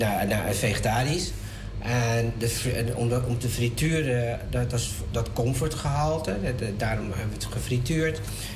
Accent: Netherlands; born there; En wij zijn Indo's, of Indo's Moluks, die in Nederland geboren zijn. En wij zijn opgevoed bijvoorbeeld met poeders, omdat er verder niks was.

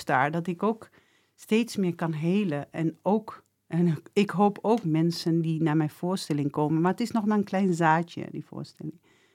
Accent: Winterswijk, Gelderland, Netherlands; Ik ben opgevoed in Winterswijk. Dat is echt de Achterhoek. Daar praten ze ook zo.

